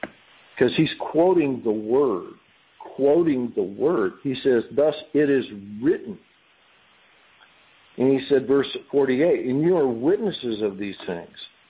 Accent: Illinois, United States; You know, I grew up in Illinois. There were right on the Mississippi River

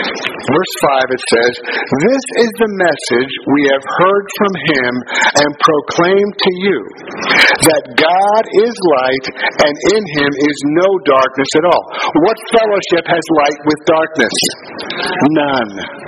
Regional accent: New York City, New York, United States; When I was growing up, I was raised Roman Catholic in New York City in the 1950s, okay?

